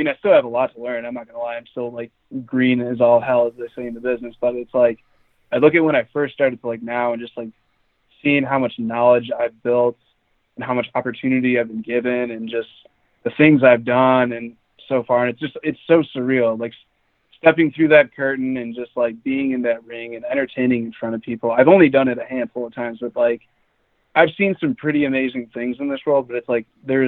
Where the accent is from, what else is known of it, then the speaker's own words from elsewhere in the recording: Chicago, Illinois, United States; I mean, I'm originally from Chicago too. So we had like Ring of Honor come around all the time